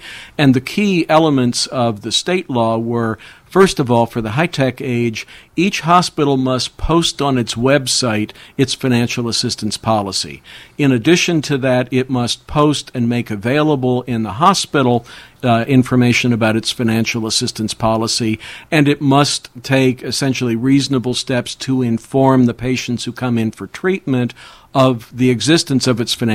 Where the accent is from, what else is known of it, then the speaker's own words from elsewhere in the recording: Virginia, United States; I come from Northern Virginia, where we have several large hospital systems